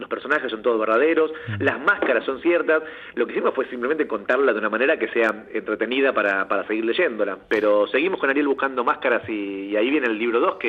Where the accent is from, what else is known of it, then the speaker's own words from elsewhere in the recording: Hondarribia, Basque Country, Spain; Yo soy vasco de la zona de Fuenterrabía.